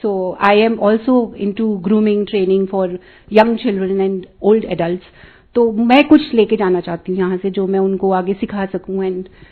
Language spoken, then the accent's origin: Hindi; Pune, Maharashtra, India; मैं पुणे से आई हूँ।